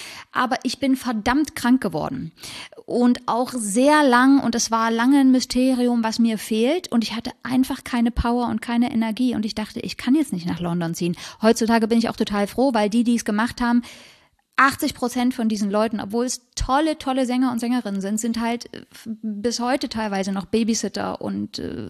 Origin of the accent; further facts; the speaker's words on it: Leipzig, Saxony, Germany; born there; in Leipzig